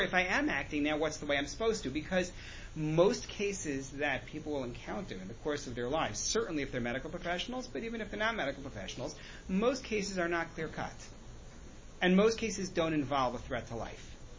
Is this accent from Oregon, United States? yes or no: no; Oceanside, New York, United States; You know, I grew up in Oceanside on Long Island, for those who are, you know, Long Islanders.